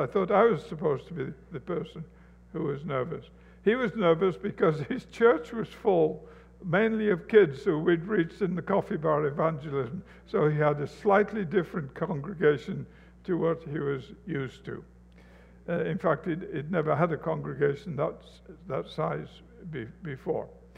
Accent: England, United Kingdom; and I'm English and I'm old

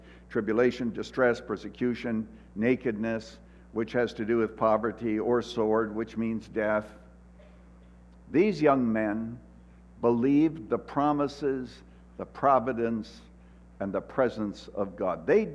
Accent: Canada; now in United States; I was born and raised in Canada. I was a Canadian citizen for many years, but my wife is an American, my kids are an American, so I, a number of years ago, became an American citizen.

